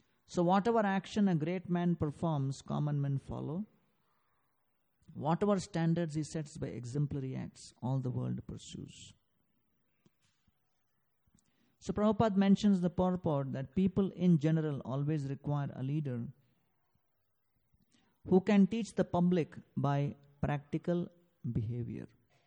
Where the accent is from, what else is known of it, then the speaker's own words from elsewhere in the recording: South India, India; also born or lived in Madhya Pradesh; I'm also from South